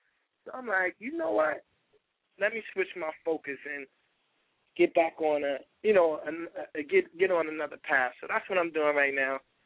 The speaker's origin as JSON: {"language": "English", "town": "Harlem", "region": "New York", "country": "United States", "said": "And I'm from Harlem, New York."}